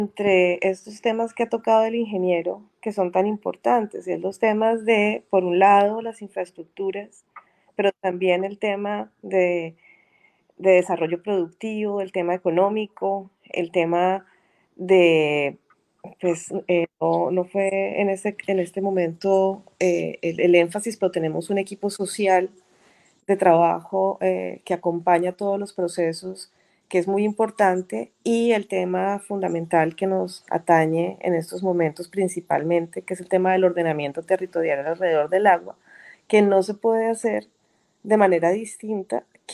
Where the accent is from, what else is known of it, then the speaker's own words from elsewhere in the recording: Bogotá, Colombia; Como podrán darse cuenta, yo soy bogotana, familia santandereana